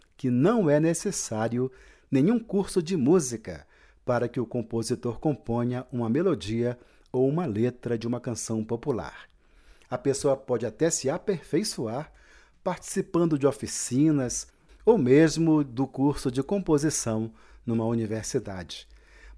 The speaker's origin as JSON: {"language": "Portuguese", "town": "Belém", "region": "Pará", "country": "Brazil", "tie": "born there", "lives_now": "Brasília, Brazil", "said": "nasci em Belém do Pará, mas eu vivo em Brasília há 38 anos."}